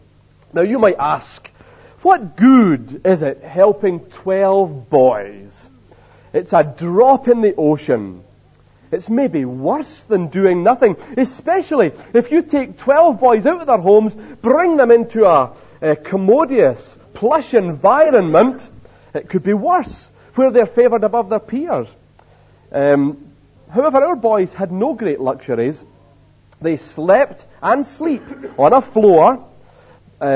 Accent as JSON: {"language": "English", "region": "Scotland", "country": "United Kingdom", "said": "We Scottish trustees, of course, were very careful with money, as Scottish people are."}